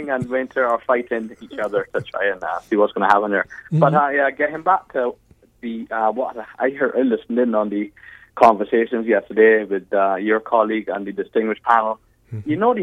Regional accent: Barbados; Yes, I'm calling from Toronto. I'm a Barbadian.

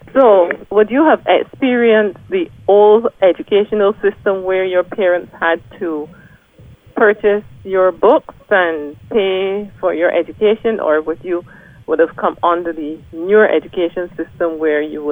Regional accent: Barbados; growing up in Barbados as a young girl, I ran around a lot with my brothers.

